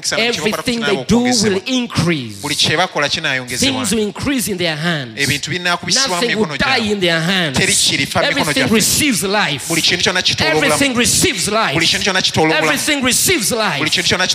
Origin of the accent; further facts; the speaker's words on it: Kampala, Central Region, Uganda; I don't come from Sweden. I come from Uganda.